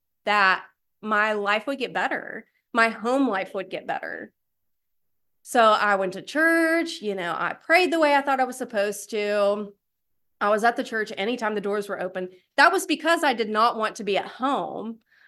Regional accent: Tennessee, United States; also born or lived in Alabama; However, I did grow up poor white trash in a trailer in East Tennessee. And, you know, I'm from Alabama originally, and moved to East Tennessee away from all of my extended family

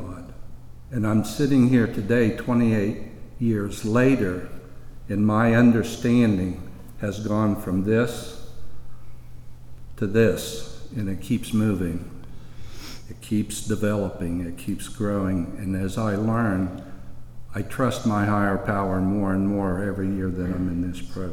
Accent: Martins Ferry, Ohio, United States; a high school drinking buddy of mine in Martins Ferry, Ohio, my hometown where I graduated school.

